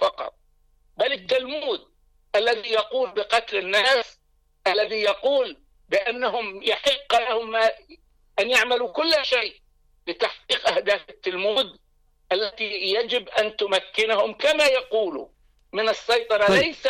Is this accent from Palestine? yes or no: yes; Palestine; نحن لا نستطيع كفلسطينيين إلا أن نكون خلف ما تراه المقاومة